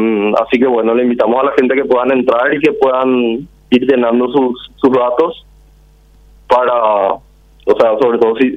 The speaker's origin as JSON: {"language": "Spanish", "country": "Paraguay", "said": "nos identifica tanto como paraguayos"}